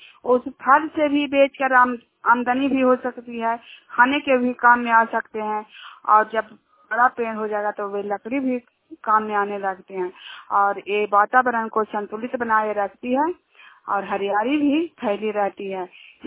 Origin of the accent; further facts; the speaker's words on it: Hilsa, Bihar, India; Junior गांव के रहने वाली हूँ और हिलसा प्रखंड और नालंदा जिला का निवासी हूँ।